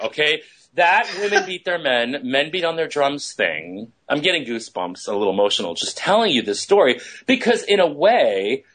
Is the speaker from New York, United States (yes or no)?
yes; New York City, New York, United States; I'm from New York City originally.